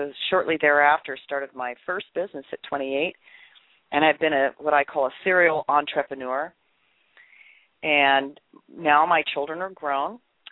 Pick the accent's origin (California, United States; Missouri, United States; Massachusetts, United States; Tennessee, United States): California, United States; Van Nuys; I was born in Los Angeles County. I'm a California native, which is a rare breed here in California, and grew up, I always say, cruising the boulevard in Van Nuys.